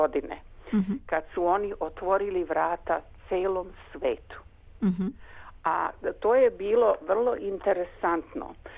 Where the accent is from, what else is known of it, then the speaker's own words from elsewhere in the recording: Sarajevo, Sarajevo Canton, Bosnia & Herzegovina; born there; also born or lived in Doboj; ja sam rođena u Sarajevu i živjela u Doboju. Pa ja sam iz Doboja.